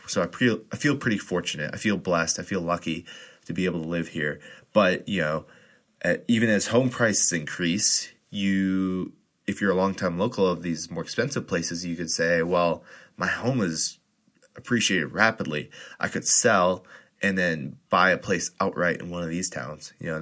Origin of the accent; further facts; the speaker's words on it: Wisconsin, United States; I've talked to people who have moved from my home state of Wisconsin